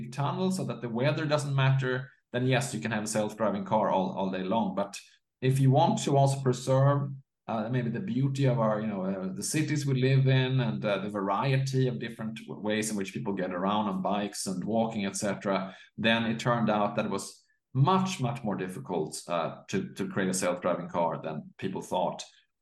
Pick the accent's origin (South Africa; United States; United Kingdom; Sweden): Sweden; English is a second language; I mean, I'm from Sweden myself, and Sweden has sort of the aim of becoming completely cashless. They're not there yet, my fellow Swedes